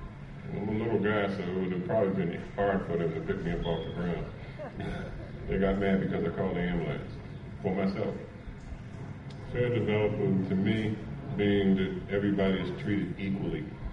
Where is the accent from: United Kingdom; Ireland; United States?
United States; Baltimore, Maryland; I'm from Baltimore, Maryland. I've been a member of United Workers since 2005.